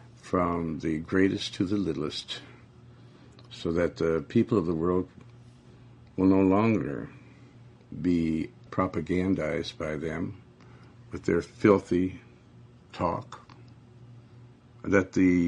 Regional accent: Montana, United States; also born or lived in Joplin, Missouri; I was born in Joplin, Missouri, 1934. I remember that place. Then I was raised in Montana.

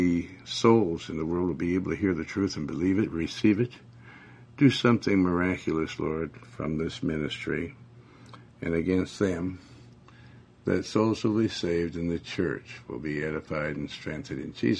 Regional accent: Montana, United States; also born or lived in Joplin, Missouri; I was born in Joplin, Missouri, 1934. I remember that place. Then I was raised in Montana.

